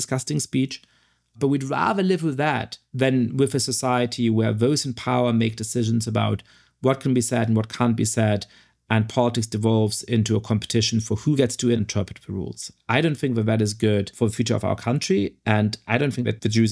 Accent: Germany; I grew up in Germany at a time when the country was pretty culturally homogeneous and where just the fact of being Jewish and being an immigrant really made you the odd one out.

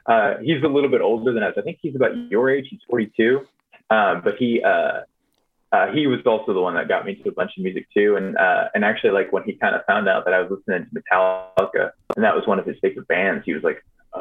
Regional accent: Texas, United States; now in Austin, United States; I'm from Southeast Texas. I live in like the Austin area now

